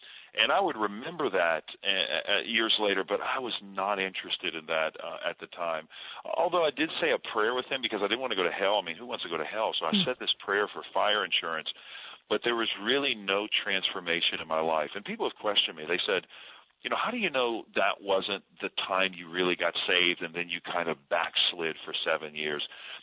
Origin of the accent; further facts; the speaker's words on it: New Orleans, Louisiana, United States; When I grew up in New Orleans, Louisiana. I had really good parents. We went to the Roman Catholic Church, half Italian, so we were very religious.